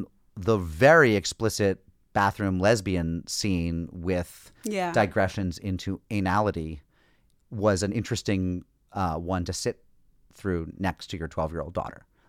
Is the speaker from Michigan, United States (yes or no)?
no; Massachusetts, United States; growing up in Eretz, Massachusetts, you know, my parents were not into Mother's Day and Father's Day when I was a kid.